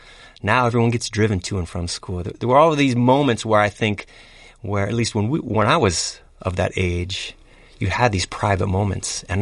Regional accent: Chicago, Illinois, United States; we grew up in Chicago

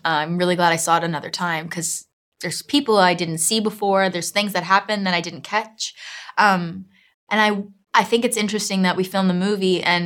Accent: Miami, Florida, United States; I'm from Miami, Florida, South Miami. But they're not Southern, you know, like.

